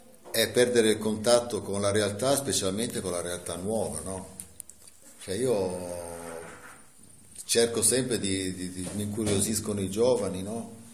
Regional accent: Liguria, Italy; a parte che sono ligure, quindi qualsiasi cosa che viene da qua io corro

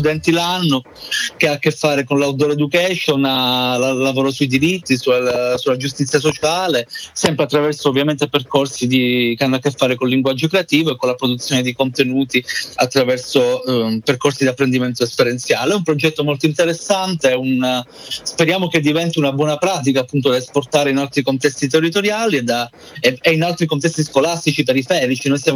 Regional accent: Calabria, Italy; Io sono calabrese, insomma, quando abbiamo cominciato nei primi anni 90 eravamo veramente in pochissimi

